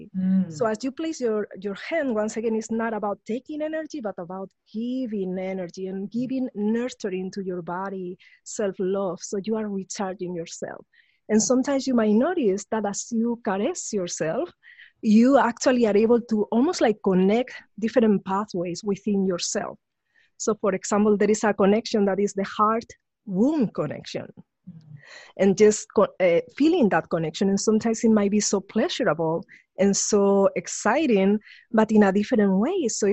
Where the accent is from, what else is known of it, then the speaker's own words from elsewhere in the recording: Spain; growing up in Spain was very dramatic for me. I was the only Black person I met until I was 14. Because my dad is from Nigeria, but my mom left him. Mm. So my mom is part German.